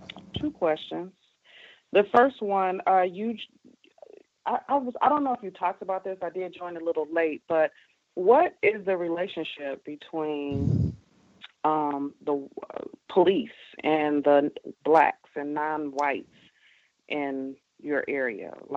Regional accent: Detroit, Michigan, United States; Yes, I'm from Michigan, Detroit

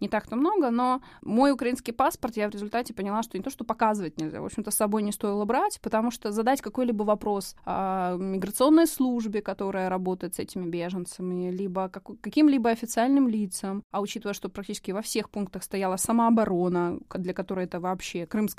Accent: Belarus; ну, мы вот мониторы из Беларуси

